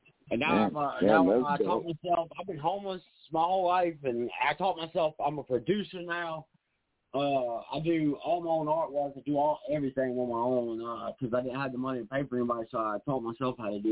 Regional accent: South Bronx, New York, United States; I'm from South Bronx.

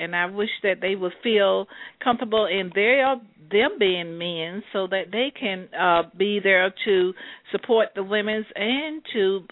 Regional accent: Portsmouth, Virginia, United States; I'm from Portsmouth, Virginia.

